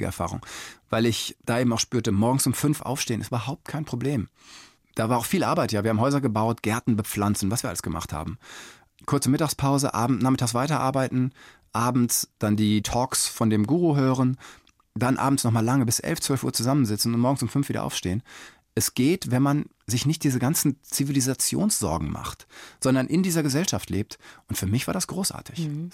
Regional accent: Detmold, North Rhine-Westphalia, Germany; bin dann zurück in meine Heimatstadt Detmold in Ostwestfalen zu meinen Eltern gefahren.

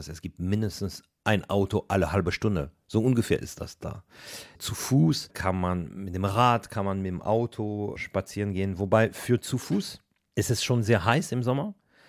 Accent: Paris, Île-de-France, France; Also ich bin in Paris geboren und auch aufgewachsen.

